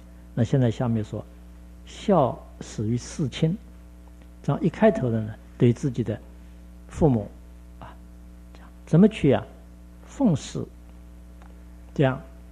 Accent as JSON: {"language": "Chinese", "country": "China", "said": "可是对我们中国人来说或者佛陀来说，这是辅助的东西。"}